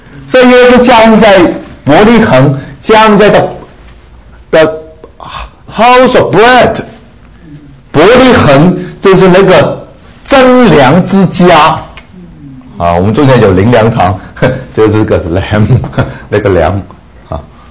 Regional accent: Taiwan; 我们从台湾来的

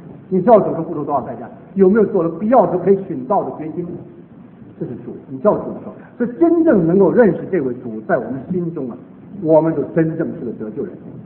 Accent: China; 我常常讲，我们中国人得天独厚，中国的基督徒是得天独厚

